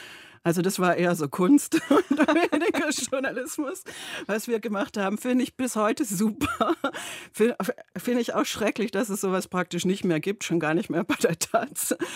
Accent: Stuttgart, Baden-Württemberg, Germany; born there; Aber die 60er und 70er Jahre waren jetzt nicht gerade von unglaublichem Fortschrittswillen geprägt, besonders nicht in Stuttgart

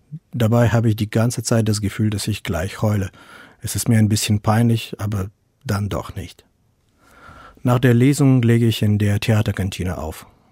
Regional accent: Kharkiv, Kharkiv Oblast, Ukraine; Charkiw, meine Heimatstadt. Hier bin ich geboren und aufgewachsen. Hier leben meine Familie und ganz viele Freunde von mir.

